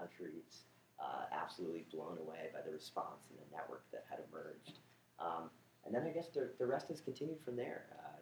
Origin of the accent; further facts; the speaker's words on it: Boston, Massachusetts, United States; now in San Francisco, United States; So I grew up in Boston area